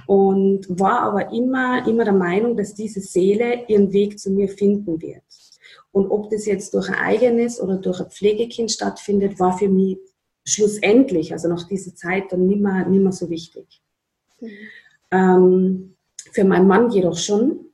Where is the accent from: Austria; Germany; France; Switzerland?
Austria; Upper Austria; in meiner Heimatgemeinde nach Oberösterreich